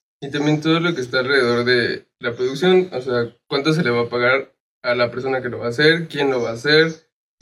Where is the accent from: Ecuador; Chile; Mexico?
Mexico; State of Mexico; tengo 26 años, soy del Estado de México